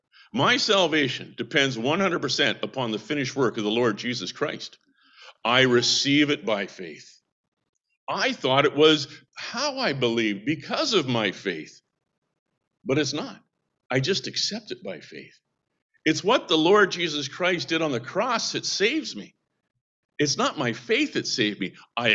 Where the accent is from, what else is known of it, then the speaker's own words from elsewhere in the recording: Vancouver, British Columbia, Canada; I'm from Vancouver, as you've maybe heard there. I was raised and born in Vancouver